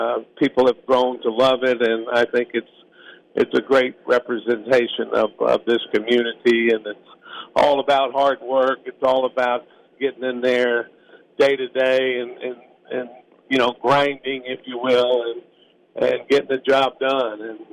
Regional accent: Biloxi, Mississippi, United States; And I really wanted that for my hometown. So 25 years ago, I approached our mayor of Biloxi, Mississippi, and he looked at me like I was crazy.

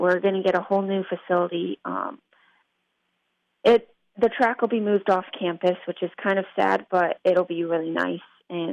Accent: Michigan, United States; we're originally from Michigan, so it's fun to be able to be away from home, but yet still together.

